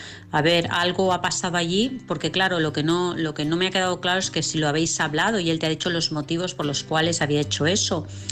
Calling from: Vilassar, Catalonia, Spain; de Vilassar.

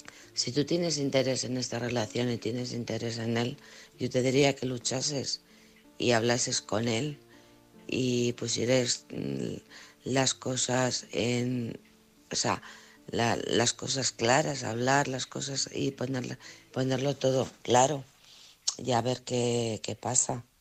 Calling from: Alcorcón, Community of Madrid, Spain; de Alcorcón.

